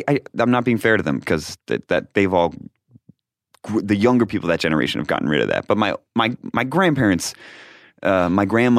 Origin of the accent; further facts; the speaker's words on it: Rochester, New York, United States; born there; I was born in Rochester, New York.